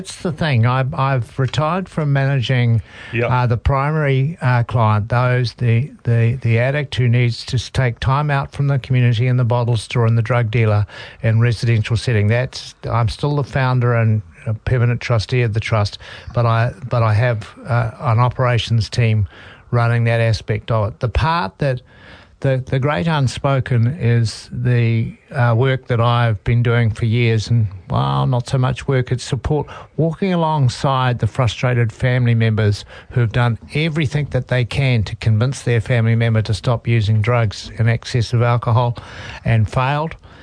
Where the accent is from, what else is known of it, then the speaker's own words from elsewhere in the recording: New Zealand; But I'm English Irish ancestry, first generation New Zealander.